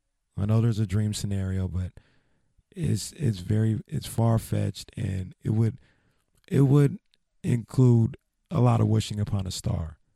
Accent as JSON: {"language": "English", "town": "Sacramento", "region": "California", "country": "United States", "said": "I'm not from the Bay Area. I'm from Sacramento."}